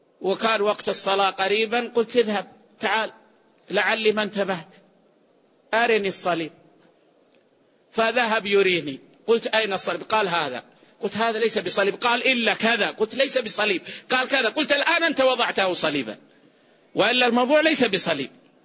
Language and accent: Arabic; Saudi Arabia; مثلا عندنا في السعودية هنا يذهب إلى مدير الفرع